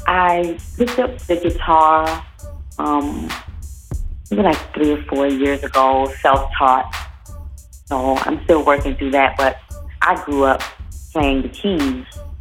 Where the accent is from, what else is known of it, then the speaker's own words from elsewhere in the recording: Brooklyn, New York, United States; growing up in Brooklyn, you know, I'm a hip hop head.